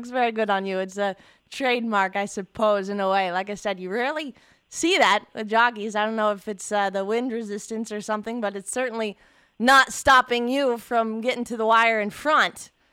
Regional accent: Mattoon, Illinois, United States; born there; And I grew up actually, I was born in Mattoon. Long story, moved around all over the place.

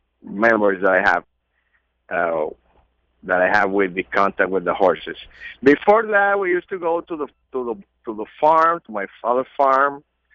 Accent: Venezuela; English is a second language; Those days, my father has a horse. He was an owner of a filly and one of his friends' barn in La Rinconada in Caracas.

